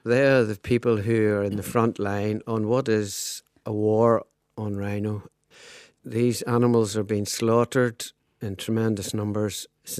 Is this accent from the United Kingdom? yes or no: yes; Holywood, Northern Ireland, United Kingdom; moved away as an adult; now in South Africa; Yes, well, I'm from Hollywood in County Down. Lived there until the Troubles kicked off, and In 1975, just after being married, my wife and I emigrated to South Africa